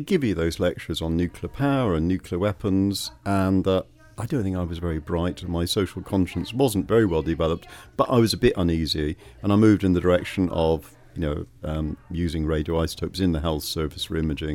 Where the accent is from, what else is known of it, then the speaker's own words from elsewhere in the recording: Bristol, South West England, United Kingdom; Well, I grew up here in Bristol.